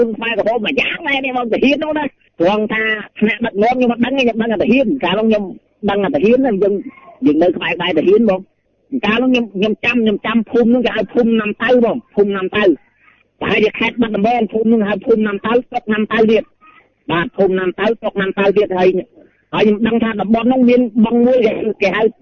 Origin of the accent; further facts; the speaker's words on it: Battambang, Cambodia; ខ្ញុំនៅខាងខេត្តបាត់ដំបងបងគេជលាស្រុកកំណើតខ្ញុំនៅនេះទេនៅខាងស្រុកពីរៀងទេបងណា